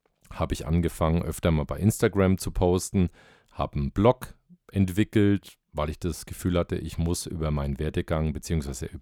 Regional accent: Bamberg, Bavaria, Germany; accent: Franconian; now in Bayreuth, Germany; ich komme aus Oberfranken, aus Bamberg, lebe mittlerweile in Bayreuth. Und ich denke, ich habe jetzt für den Podcast, habe ich mir mal vorgenommen, den fränkischen Dialekt nicht zu verstecken.

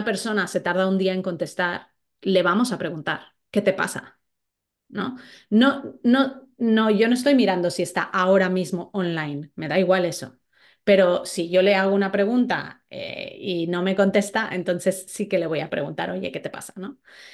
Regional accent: northern Mexico, Mexico; yo soy mexicana y crecí muy cerca de Estados Unidos

